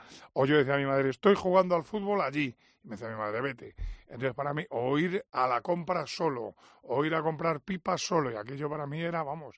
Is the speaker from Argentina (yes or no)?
no; Andalusia, Spain; Yo hay no, porque es una costumbre en mi pueblo, que la gente...